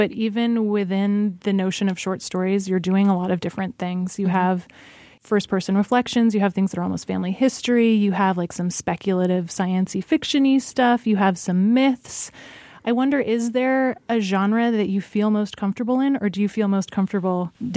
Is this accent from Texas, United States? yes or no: no; Alaska, United States; And I grew up in Alaska, which is another place where there's like either darkness or light in a lot of circumstances.